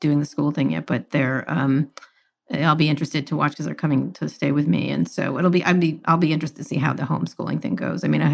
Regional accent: Princeton, New Jersey, United States; Do you know I grew up in Princeton, New Jersey?

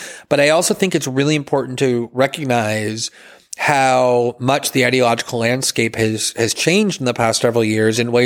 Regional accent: United States; that does apply to me and to Chomsky and lots of others is as an American, you tend to want to write about and think about and talk about the acts of your own government

